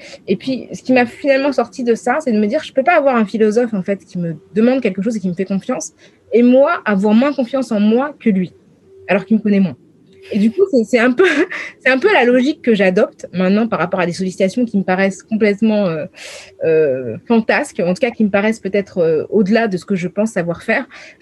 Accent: France; je suis une Française des années 2000

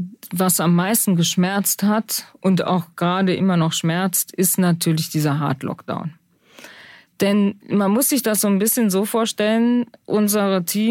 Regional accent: Rhineland, Germany; Dann denkt man als Rheinländerin, hier kommt gleich ein Karnevalszug, ja.

